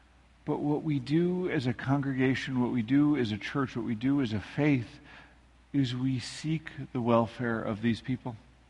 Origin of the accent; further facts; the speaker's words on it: Midwest, United States; Now, we all know I love to joke about being a Midwesterner